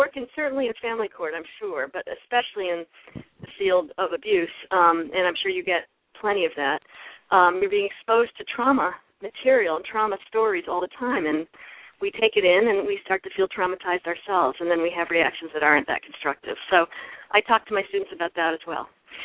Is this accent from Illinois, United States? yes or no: yes; Chicago, Illinois, United States; I'm actually a Chicagoan, so I get excited by snow myself.